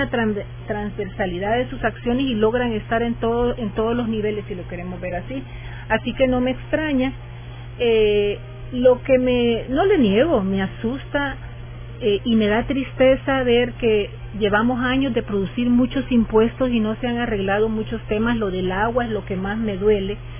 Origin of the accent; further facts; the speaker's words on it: El Salvador; porque yo soy salvadoreño y no puedo ver mis museos.